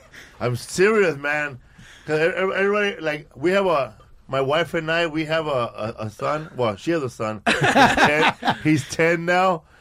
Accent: Los Angeles, California, United States; because I grew up in Pico Aliso. Right there, the house that you come out of.

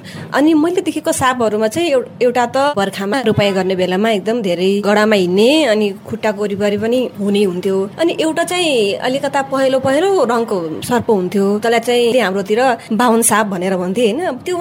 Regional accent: Kailali, Sudurpashchim Province, Nepal; मेरो घर कैलाली हो। तराई भेगमा बसेकाले गर्दा एकदम धेरै नै देखियो।

